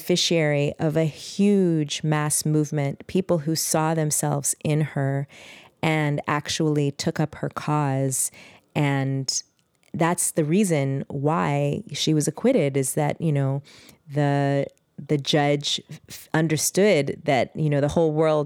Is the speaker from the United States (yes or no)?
yes; Oakland, California, United States; also born or lived in Berkeley, United States; Yeah, I grew up in Oakland, North Oakland. And Berkeley, spent a lot of time in Berkeley going to school.